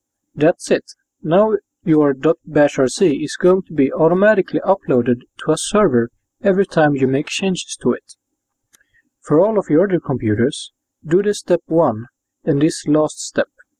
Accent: Sweden; I'm from Sweden

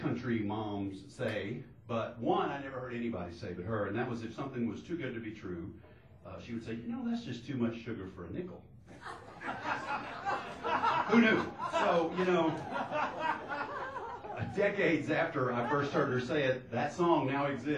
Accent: Mississippi, United States; I was born and raised in Mississippi, as were my parents

